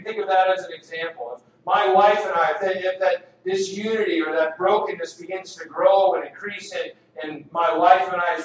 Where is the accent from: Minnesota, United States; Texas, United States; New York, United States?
Texas, United States; You guys know I grew up in Texas.